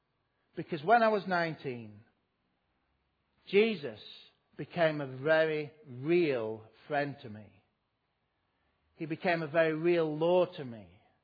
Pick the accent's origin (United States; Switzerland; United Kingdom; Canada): United Kingdom; Yorkshire and the Humber; I'm from Yorkshire.